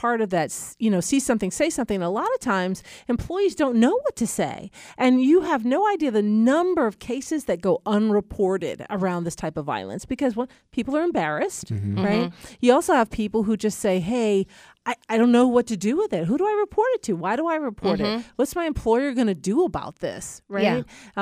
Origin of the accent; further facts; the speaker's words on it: New York, United States; I grew up in New York.